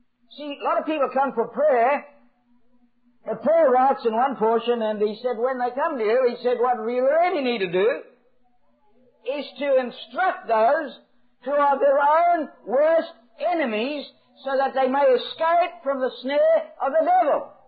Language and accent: English; Scotland, United Kingdom; I'm Scottish, so tears come quite easily.